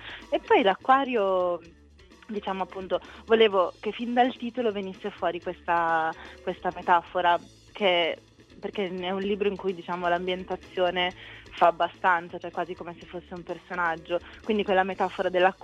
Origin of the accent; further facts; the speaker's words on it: Milan, Lombardy, Italy; Di Milano.